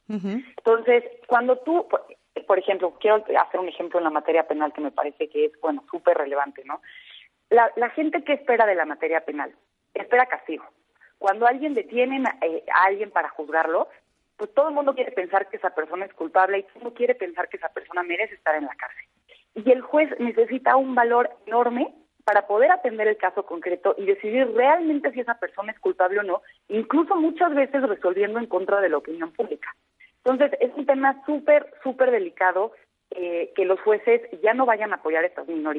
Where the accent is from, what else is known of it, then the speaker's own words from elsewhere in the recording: Mexico City, Mexico; born there; Yo antes de ser mexicana nací en la Ciudad de México. Si tú ves mi acta de nacimiento, vas a ver Ciudad de México.